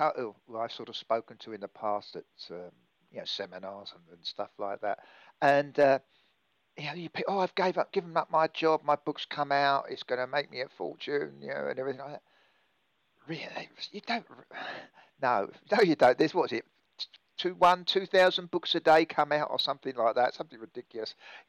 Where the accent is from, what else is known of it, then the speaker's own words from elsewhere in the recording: England, United Kingdom; I was brought up in England I was born in the 50s.